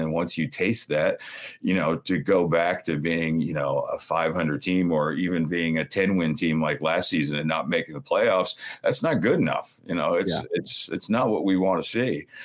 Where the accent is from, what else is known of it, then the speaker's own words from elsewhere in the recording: Kirkland, Washington, United States; also born or lived in Renton / Seattle; now in Los Angeles, United States; Well, I was born and raised in Seattle. I was born actually in Renton and grew up in Kirkland and then, you know, lived in downtown Seattle for the beginning of my young adult life before I moved to Los Angeles.